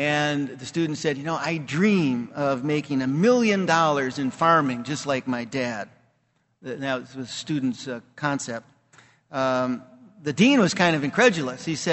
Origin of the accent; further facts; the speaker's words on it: North Dakota, United States; You know, I'm from North Dakota, so it's always nice to see trees and things like that.